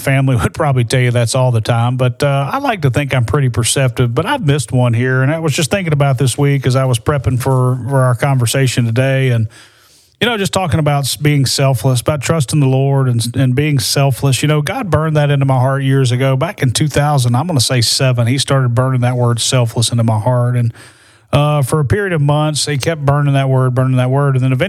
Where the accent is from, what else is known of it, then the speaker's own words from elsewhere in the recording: Birmingham, Alabama, United States; relocated me back to my hometown of Birmingham and the Birmingham area.